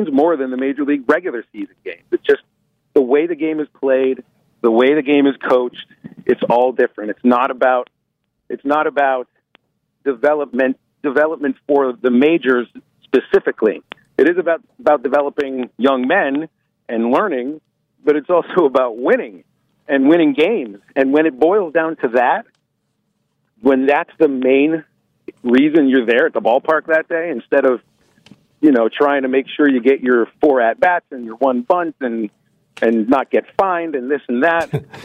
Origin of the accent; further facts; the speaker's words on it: Pittsburgh, Pennsylvania, United States; I'm from Pittsburgh, Pennsylvania. I didn't even know Pitt had a team, for crying out loud.